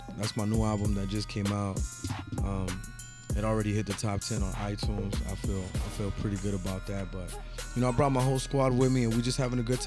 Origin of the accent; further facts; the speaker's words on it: Los Angeles, California, United States; I'm from Los Angeles, California.